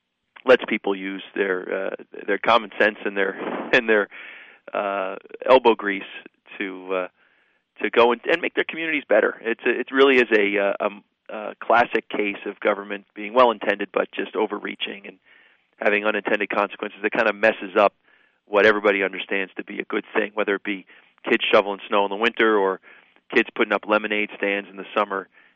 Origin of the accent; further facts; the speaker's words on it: Clifton, United States; when I was growing up in Clifton, boy, I the snow days, I used to make a killing.